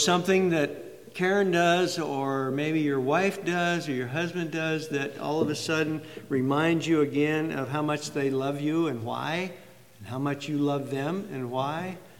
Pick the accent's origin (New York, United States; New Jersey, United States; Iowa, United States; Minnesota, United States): Iowa, United States; moved away as an adult; also born or lived in Yakima, Washington; You may recall that I was born in Iowa and in the flatlands and cornfields of central Iowa and was raised there. But when I moved to Yakima, Washington, when I was 23 years old